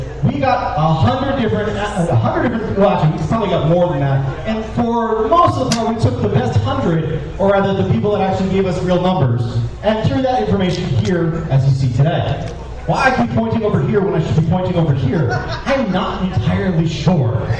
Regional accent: Boston, Massachusetts, United States; accent: Boston; I don't know why my accent just came in there. Sorry. I'm from Boston. It's an accent. It's wicked good.

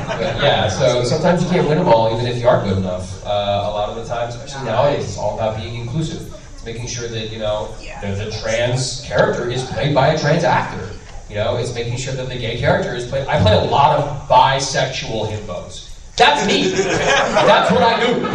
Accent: Cincinnati, Ohio, United States; I'm like, I'm from Cincinnati, Ohio.

